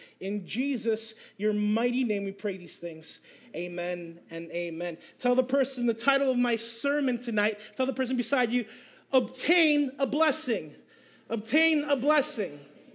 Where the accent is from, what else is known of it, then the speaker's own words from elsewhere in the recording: Canada; And I'm like, "Mom, I'm Canadian, not Filipino," right?